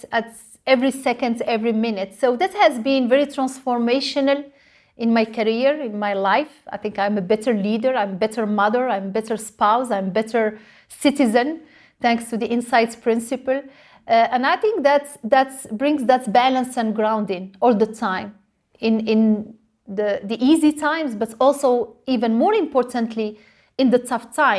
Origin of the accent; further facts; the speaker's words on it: Morocco; I grew up in Morocco and I was raised to not waste any precious resources.